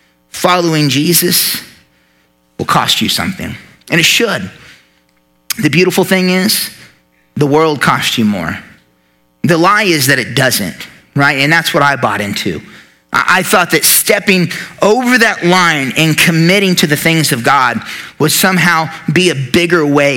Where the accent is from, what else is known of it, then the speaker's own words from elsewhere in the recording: United States; Like, I'm an American, right?